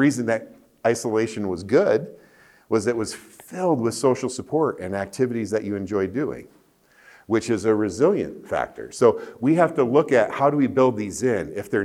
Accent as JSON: {"language": "English", "country": "United States", "tie": "born or raised there", "said": "I grew up in Dutch culture, in the U.S."}